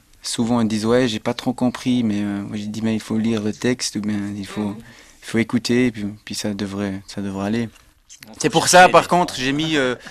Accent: Switzerland; born there; Ouais, je suis né en Suisse.

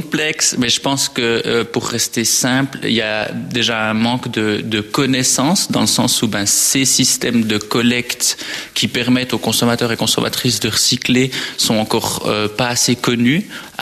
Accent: Jura, Switzerland; L'arc jurassien est, pour des raisons privées, en fait, on vient du Jura à la base, quelque chose qui nous tient à cœur.

